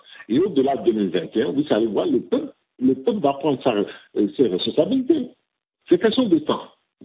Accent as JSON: {"language": "French", "country": "Benin", "said": "Je suis béninois."}